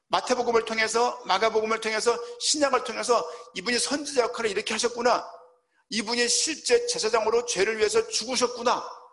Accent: Seoul, South Korea; 전 서울이 고향입니다.

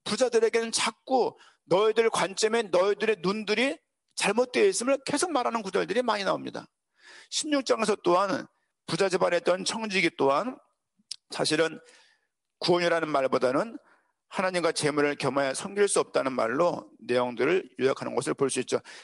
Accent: Seoul, South Korea; 제가 서울시 끝자락에 있는 은평구 수색에서 태어나고 자랐는데요.

